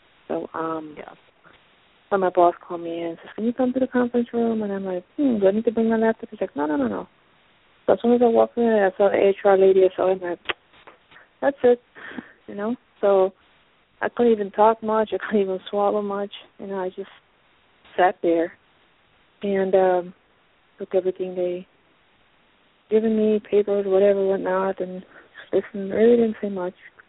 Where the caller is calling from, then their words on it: Pennsylvania, United States; from Pennsylvania.